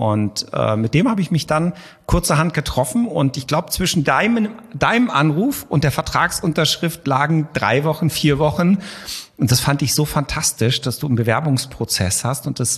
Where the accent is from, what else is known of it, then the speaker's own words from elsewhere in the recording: Hanover, Lower Saxony, Germany; Jetzt komme ich aus Hannover